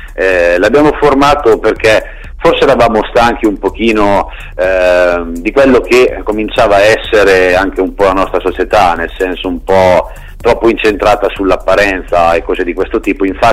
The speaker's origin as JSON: {"language": "Italian", "town": "Perugia", "region": "Umbria", "country": "Italy", "said": "viviamo in una piccola realtà e siamo di Perugia, quindi non è una grandissima realtà"}